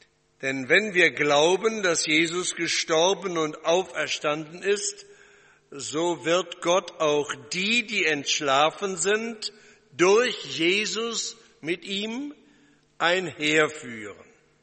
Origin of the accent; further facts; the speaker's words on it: North Rhine-Westphalia, Germany; ich komme aus dem Ruhrgebiet, da kennt man kein Deutsch.